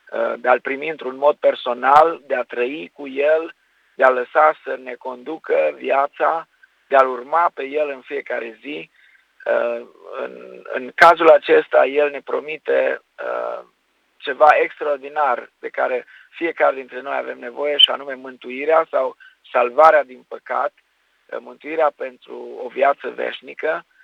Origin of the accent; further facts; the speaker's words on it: Romania; born there; Tată Ceresc, ne închinăm înaintea Ta în numele Domnului Iisus Hristos și îți mulțumim că ne-am născut în România și îți mulțumim pentru țara noastră